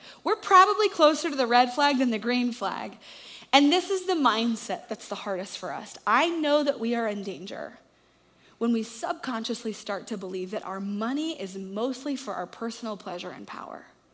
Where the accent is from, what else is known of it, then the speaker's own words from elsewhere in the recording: Richardson, Texas, United States; also born or lived in Chicago; I grew up here in Dallas, in Richardson. I went to some private schools and was very familiar with sort of this Dallas culture.